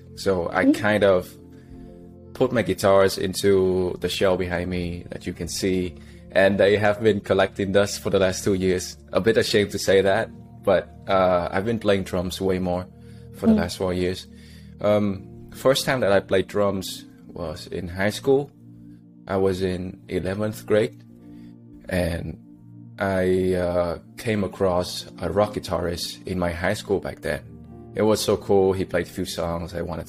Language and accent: English; Ho Chi Minh City, Vietnam; moved away as an adult; now in Netherlands; I come from Vietnam, specifically Ho Chi Minh City, from the south. I was born and raised there 100%. I came to the Netherlands like 10 years ago.